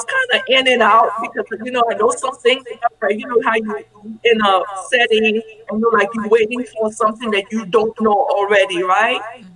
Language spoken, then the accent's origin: English; Haiti; Haiti. I'm from Haiti, okay.